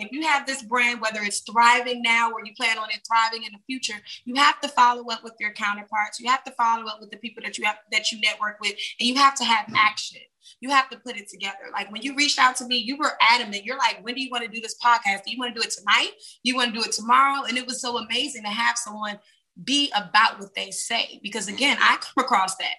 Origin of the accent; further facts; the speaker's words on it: Bowie, Maryland, United States; Okay, so I'm from Bowie, Maryland. It's about 20-30 minutes outside of Washington, D.C.